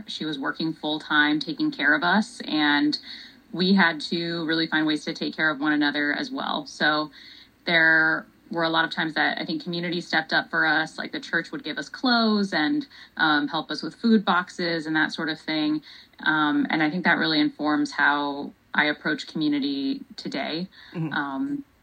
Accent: Tempe, Arizona, United States; But I think that growing up in Tempe, Arizona, was actually where we landed first, really sort of shaped your perspective around how people are treated

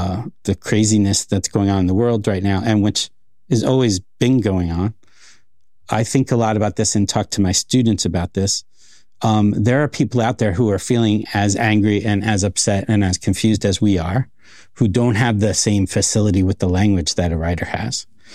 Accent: New York, United States; Because I'm from New York, 24 hours a day, there are people everywhere.

